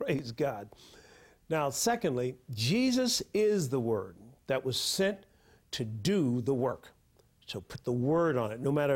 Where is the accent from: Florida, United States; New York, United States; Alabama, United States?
Alabama, United States; Tuskegee; When I was a little kid growing up in Tuskegee, Alabama, oh, I went to church all right.